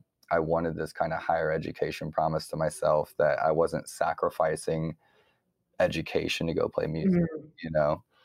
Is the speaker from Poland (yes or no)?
no; DR Congo; I grew up in Congo, very passionate.